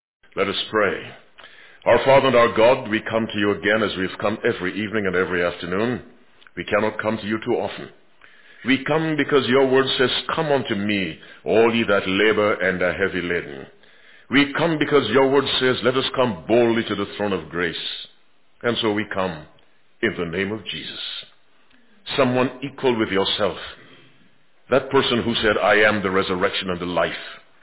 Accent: Michigan, United States; considering the temperature in my home state of Michigan right now, somewhere in the 20s.

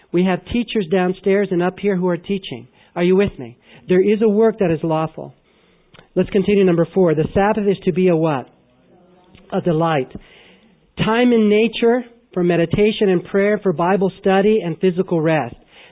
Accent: Glendale, California, United States; And in L.A., where I grew up in Glendale, I was really blessed in that there were some botanical gardens around us.

